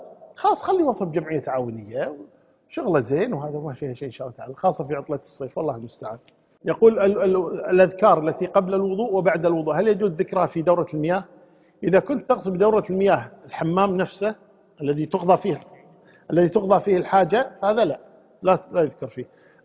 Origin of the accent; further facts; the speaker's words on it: Kuwait; يعني حنا كويتيين مثلا الضالين نقولها الضالين، والقاف نقولها غين